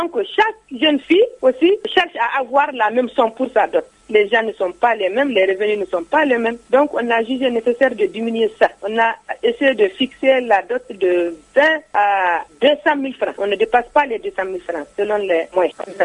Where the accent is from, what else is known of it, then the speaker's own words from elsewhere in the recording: Timbuktu, Tombouctou, Mali; Avant, chez nous à Tombouctou, la dot était à 20 000 francs.